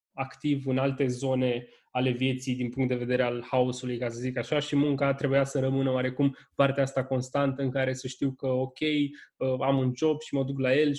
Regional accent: Bucharest, Romania; Legat de chestia asta cu născut și crescut în București

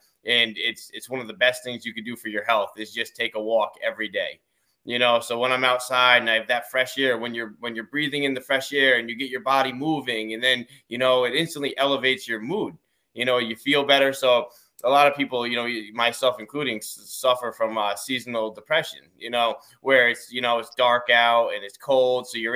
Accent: Westerly, Rhode Island, United States; Yeah, I grew up in Westerly, born and raised. So I've been here my whole life.

